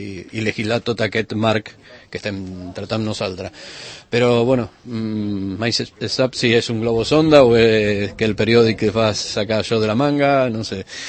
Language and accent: Catalan; Barcelona, Catalonia, Spain; jo soc de Barcelona, estic a Gràcia